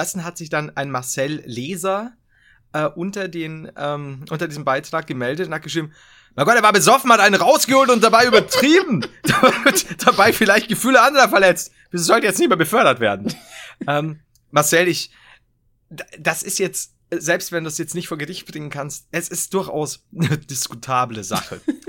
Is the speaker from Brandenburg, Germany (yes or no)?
no; Bavaria, Germany; ich kann sie nicht aussprechen, gerade als Bayer nicht.